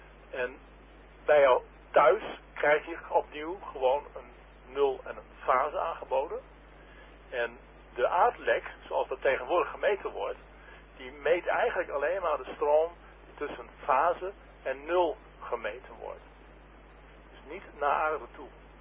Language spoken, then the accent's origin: Dutch; Haren, Groningen, Netherlands; uit Haren.